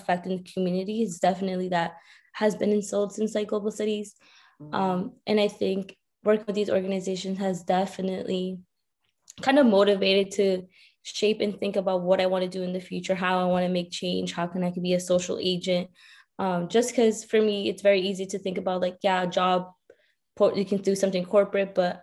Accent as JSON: {"language": "English", "town": "Lynn", "region": "Massachusetts", "country": "United States", "tie": "born or raised there", "said": "there was like a chapter in my hometown of Lynn, Massachusetts."}